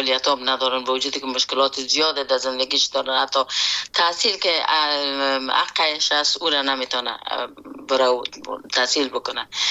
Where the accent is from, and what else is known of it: Afghanistan; born or raised there